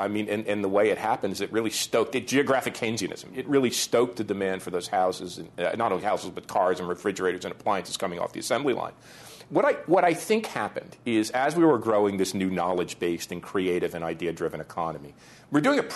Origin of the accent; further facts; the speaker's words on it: New Jersey, United States; when I was growing up, when we were growing up in New Jersey, they were suburbs of New York.